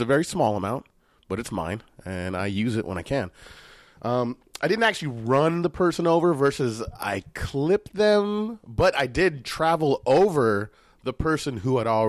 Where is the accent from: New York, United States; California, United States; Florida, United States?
California, United States; Fremont; I'm Indian. I'm telling you. I'm from Fremont.